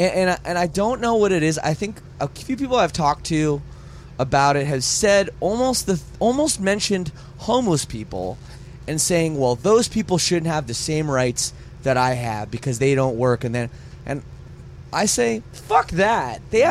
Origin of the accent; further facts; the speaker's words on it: Canada; I'm from Canada, she's from America.